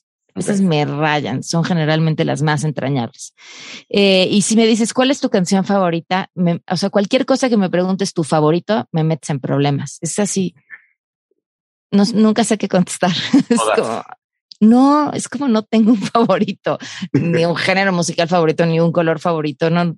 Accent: Mexico City, Mexico; En la Ciudad de México, de aquí, de toda mi vida, chilanga.

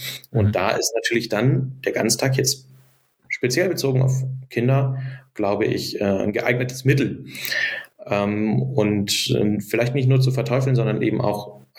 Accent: North Rhine-Westphalia, Germany; ich komme jetzt aus NRW, also es ist immer auch eine sehr westdeutsche Perspektive an der Stelle.

